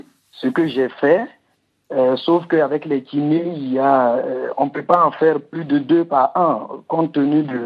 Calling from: Abidjan, Côte d’Ivoire; de Côte d'Ivoire, Abidjan.

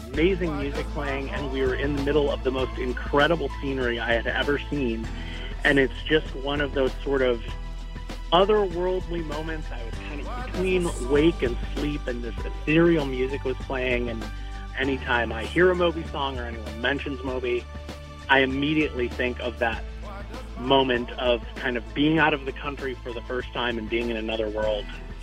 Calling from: Chicago, Illinois, United States; I'm calling from Chicago.

